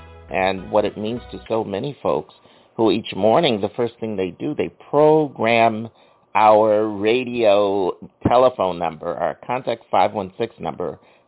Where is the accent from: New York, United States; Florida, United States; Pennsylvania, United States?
Pennsylvania, United States; Philadelphia; kind of like what I grew up on in Philadelphia, listening with my whole family to the Mary Mason radio show each morning.